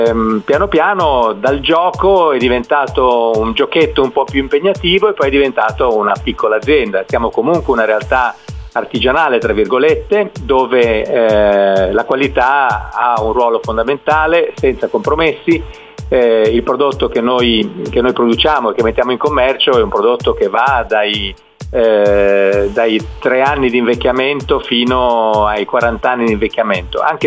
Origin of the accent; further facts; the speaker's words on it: Modena, Emilia-Romagna, Italy; io sono modenese e quindi come tutti i modenesi abbiamo nel nostro DNA un pochino di balsamico